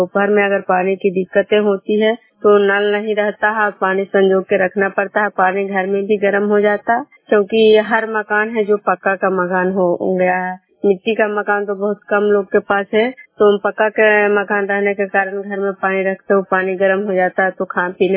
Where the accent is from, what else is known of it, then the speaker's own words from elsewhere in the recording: Bishnupur, Bihar, India; मैं बिष्णुपुर ग्राम खजरा पंचायत नालंदा जिला नवनौसा प्रखंड के निवासी हूँ।